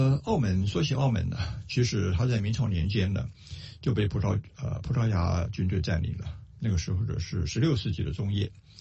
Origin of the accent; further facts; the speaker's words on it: Taipei, Taiwan; 各位弟兄姐妹平安，我是台北的